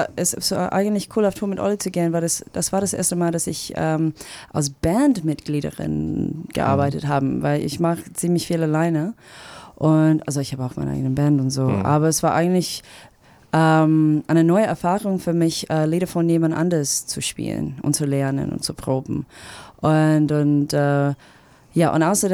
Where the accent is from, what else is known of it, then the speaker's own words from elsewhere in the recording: Australia; German is a second language; Ich komme aus Australien und in Australien ist